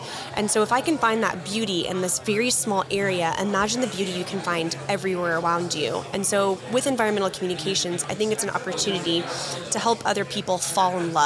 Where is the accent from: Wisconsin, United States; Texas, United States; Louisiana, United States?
Texas, United States; Lubbock; You know, I'm born and raised in Lubbock, Texas, and there's a lot of grass out there.